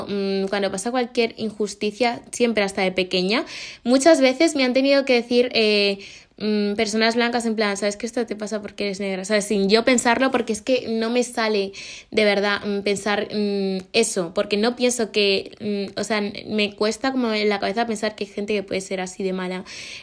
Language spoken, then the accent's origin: Spanish; Spain; soy española. Dudo que seas tan tonta de pensar que un español querría inmigrar a Bulgaria.